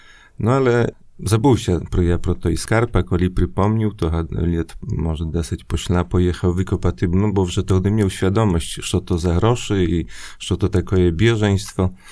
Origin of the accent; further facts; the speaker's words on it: Koszyle, Podlaskie Voivodeship, Poland; bo ja pochodzę z wioski Koszylie, to jest w gminie Worla, niedaleko Bielska Podlaskiego.